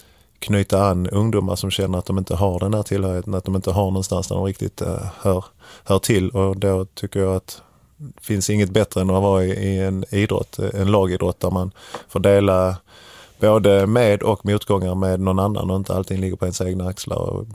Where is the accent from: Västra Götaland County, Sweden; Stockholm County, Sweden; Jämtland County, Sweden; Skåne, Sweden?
Skåne, Sweden; Kävlinge; Höga Lid som det heter där jag växte upp i Kävlinge, nära Korsbackaområdet där jag växte upp